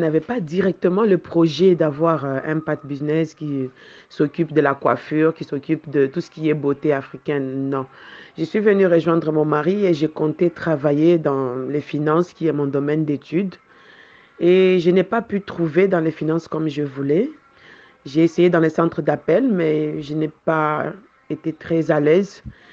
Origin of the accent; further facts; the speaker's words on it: Kinshasa, DR Congo; moved away as an adult; now in Marrakech, Morocco; je suis arrivée à Marrakech le 14 février 2008, venant tout droit de Kinshasa, mon pays d'origine.